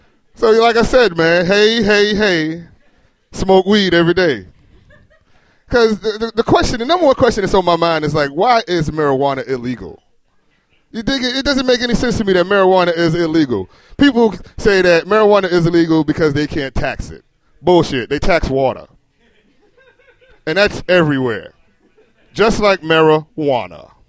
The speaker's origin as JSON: {"language": "English", "town": "Gary", "region": "Indiana", "country": "United States", "said": "Right on, man, I'm from Gary, Indiana."}